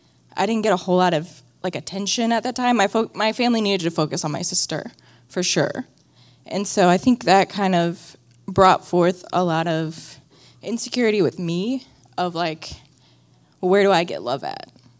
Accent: Searcy, Arkansas, United States; But I am from Searcy, Arkansas. I grew up in church

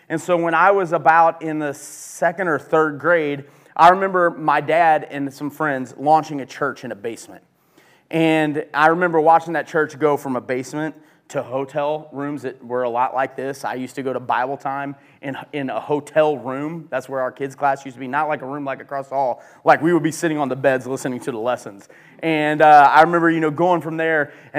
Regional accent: Illinois, United States; because I grew up over here on the Illinois side.

